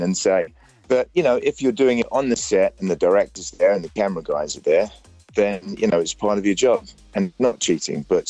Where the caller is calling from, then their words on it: Atlanta, Georgia, United States; Oh, I'm calling from Atlanta, Georgia.